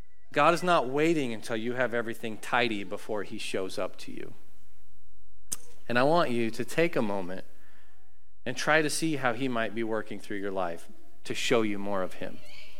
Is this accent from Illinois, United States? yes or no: no; Kansas, United States; Now, we are from Kansas.